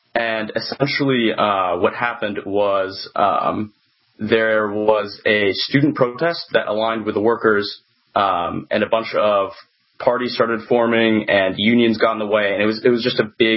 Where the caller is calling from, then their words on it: California, United States; I'm coming from California, Bay Area.